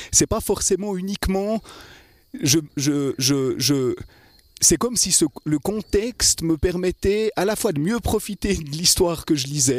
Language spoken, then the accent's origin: French; Blonay, Vaud, Switzerland; Alors, je suis né dans la région. J'ai grandi à Blonay, dans la maison de mes parents qui habite toujours